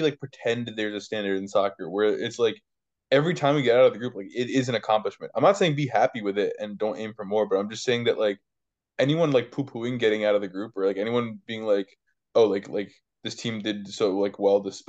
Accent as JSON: {"language": "English", "country": "United States", "said": "I think because we're American, we like think we belong in like some sort of elite in everything that like we do, like as a country."}